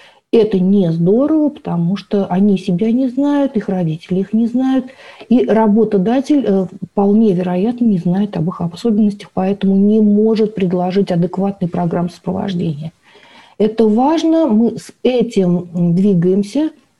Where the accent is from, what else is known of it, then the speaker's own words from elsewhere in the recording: Saint Petersburg, Russia; вот я из Санкт-Петербурга